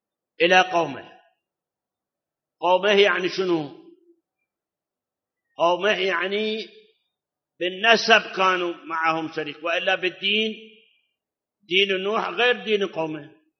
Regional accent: Iraq; وأكو مثل عندنا بالعراق يقول

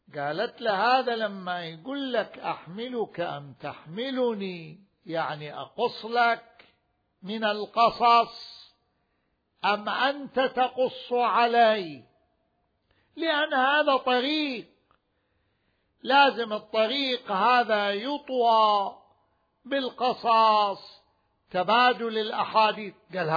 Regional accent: Iraq; غالبا عندنا بالعراق معروف يبيع على أخضر

